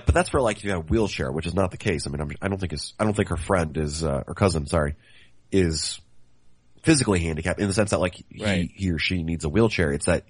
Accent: Miami, Florida, United States; now in San Antonio, United States; I grew up in Miami, Florida, and go to Disney World very often. About 10 years ago, I moved to San Antonio and don't go nearly as often.

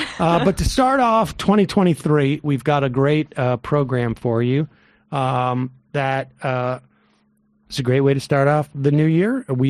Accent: Massachusetts, United States; And that's, you know, I'm from Massachusetts.

